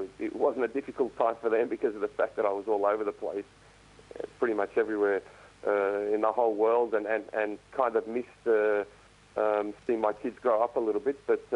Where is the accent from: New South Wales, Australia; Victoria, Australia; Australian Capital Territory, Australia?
Australian Capital Territory, Australia; Canberra; I mean, obviously, me, myself, growing up in Canberra